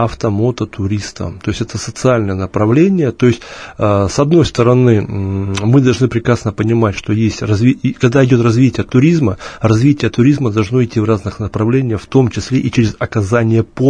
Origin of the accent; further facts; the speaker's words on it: Far East, Russia; потому что я сам с Дальнего Востока